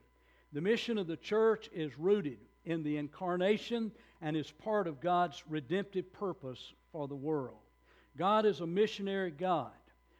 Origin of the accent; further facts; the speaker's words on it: Louisiana, United States; I was born and reared here in the area. I grew up on the … Road, as named after my grandfather.